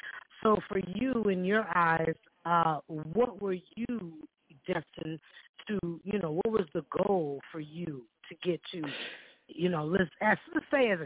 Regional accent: Stamford, Connecticut, United States; I'm from Stanford

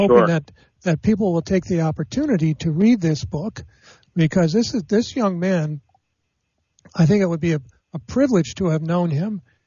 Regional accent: New Jersey, United States; I'm from New Jersey originally, and there were riots in Newark

